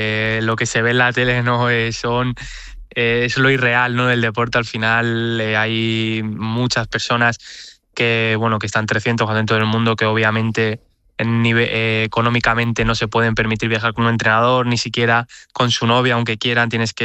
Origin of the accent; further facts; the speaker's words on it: Spain; Siendo español, siempre ha sido uno de mis grandes ídolos